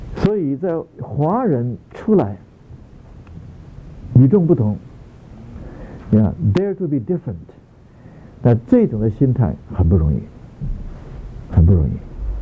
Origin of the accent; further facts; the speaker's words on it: China; 我是中国人可以讲这个，外国人这么讲我们就不高兴了啊